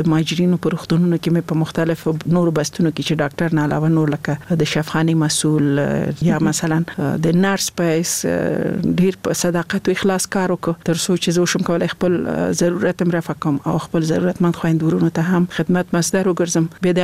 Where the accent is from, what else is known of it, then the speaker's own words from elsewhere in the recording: Laghman, Afghanistan; also born or lived in Nangarhar; زه خپل د لغمان ولایت يم